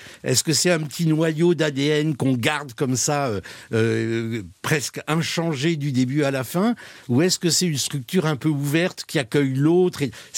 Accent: Saint-Saturnin, Occitanie, France; also born or lived in Paris; Non, je viens d'un petit village du Midi qui s'appelle Saint-Saturnin.

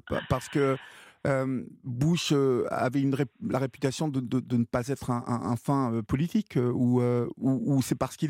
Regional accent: France; Je parle bien évidemment de nous, Français

